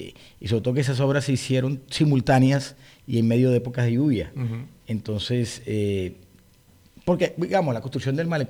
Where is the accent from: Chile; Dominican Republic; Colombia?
Colombia; los grandes perdedores somos todos los colombianos